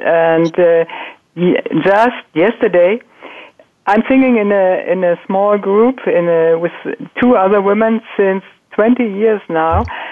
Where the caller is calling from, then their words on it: Hamburg, Germany; I'm calling in from Hamburg, Germany.